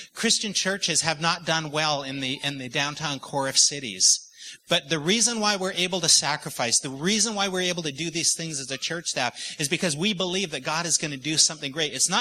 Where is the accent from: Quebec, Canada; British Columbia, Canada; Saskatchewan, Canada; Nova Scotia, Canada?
British Columbia, Canada; Vancouver; also born or lived in Nashville; Sheila and I came from Nashville, originally from Vancouver.